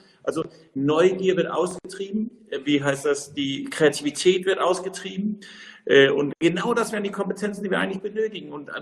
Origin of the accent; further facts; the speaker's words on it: Denmark; German is a second language; Als Däne fragt man ja oft über Sprache.